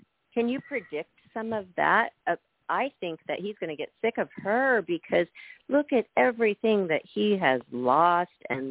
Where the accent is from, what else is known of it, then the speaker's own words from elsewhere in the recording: United States; I know I'm an American, but I've always thought that the king and queens and monarchy is so interesting